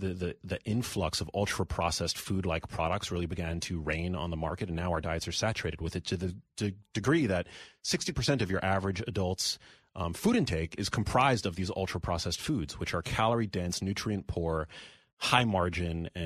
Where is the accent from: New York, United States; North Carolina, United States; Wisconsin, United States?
New York, United States; New York City; So I'm born and raised in New York City.